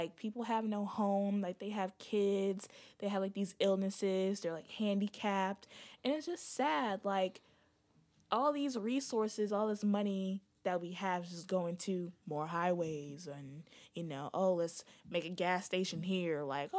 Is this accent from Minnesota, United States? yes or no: no; New York, United States; moved away; when I first moved here, like, okay, y'all know I'm from New York.